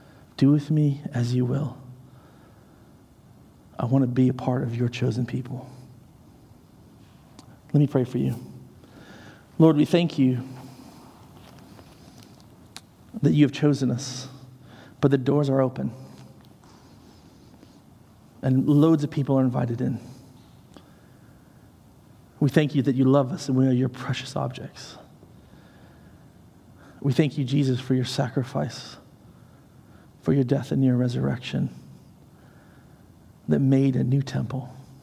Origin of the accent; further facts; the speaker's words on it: United Kingdom; As a British person, I can say that.